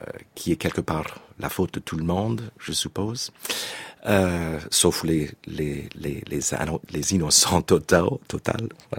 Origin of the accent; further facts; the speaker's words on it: United States; moved away as an adult; now in France; j'ai quitté les États-Unis en 80, juste après le conservatoire. Parce que mon souhait était de vivre jusqu'à la fin de mes jours en Europe et probablement en France.